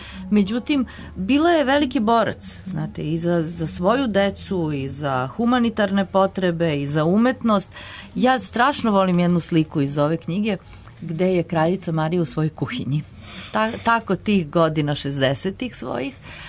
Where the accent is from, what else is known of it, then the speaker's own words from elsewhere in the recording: Oplenac, Šumadija, Serbia; ja sam poreklom sa Oplenca